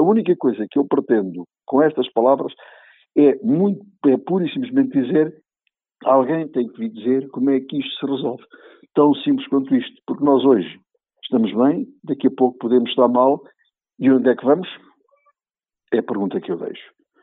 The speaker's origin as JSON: {"language": "Portuguese", "country": "Portugal", "said": "É isto que como utente e como português eu desejo."}